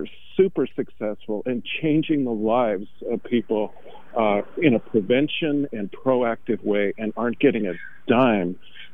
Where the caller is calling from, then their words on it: Eugene, Oregon, United States; I'm calling from Eugene